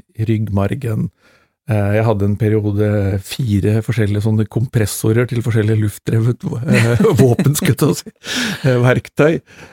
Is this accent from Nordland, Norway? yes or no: no; Levanger, Trøndelag, Norway; also born or lived in Kongsberg; Ja, som du hører så er jeg trønder, født og vokst opp på Levanger, og ble tidlig eksportert sørover fordi familien min flyttet til Kongsberg.